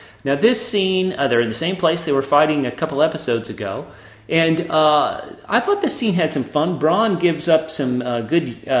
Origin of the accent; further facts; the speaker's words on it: Fort Lauderdale, Florida, United States; born there; Yeah, I was born in Fort Lauderdale.